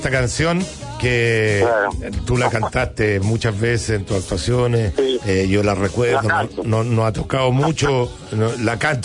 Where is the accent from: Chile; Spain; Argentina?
Chile; yo creo que lo menos que podemos hacer como chilenos es agradecer una trayectoria como la tuya.